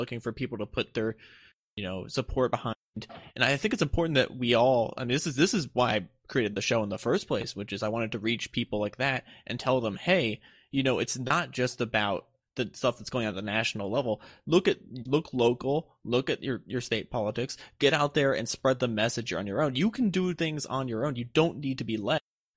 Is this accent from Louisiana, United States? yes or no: no; Virginia, United States; My state senators suck. I'm from Virginia. They're terrible.